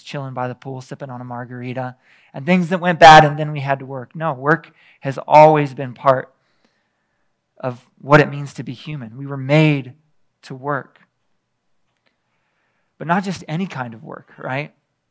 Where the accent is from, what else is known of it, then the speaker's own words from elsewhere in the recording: Florida, United States; I stayed in Florida for a little while. I grew up in Florida. My folks moved out here.